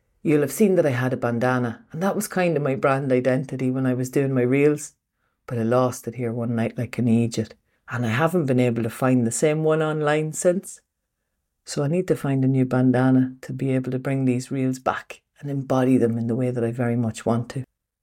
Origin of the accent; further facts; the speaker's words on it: Ireland; that I wanted to talk about and address as an Irish person, hitting back at the British and the Americans who for a little bit too long in my book have thought that they can just use our accent and our language as a joke.